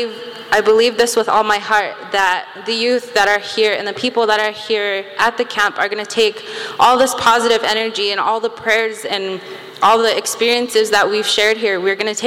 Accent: United States; I'm 19 years old. I'm Hunkpapa Lakota from the Standing Rock Nation. I grew up on the reservation my entire life.

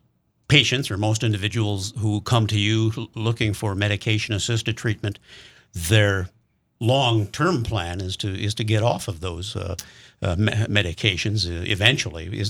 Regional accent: Milwaukee, Wisconsin, United States; my hometown is Milwaukee, Wisconsin, and I went to University of Wisconsin, Milwaukee

